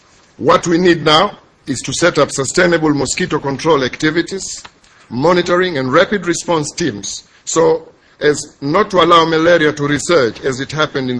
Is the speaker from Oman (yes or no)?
no; Zanzibar, Tanzania; I come from Zanzibar, a small island nation with a rich history from the days of being an East African trading post known as the Spice Islands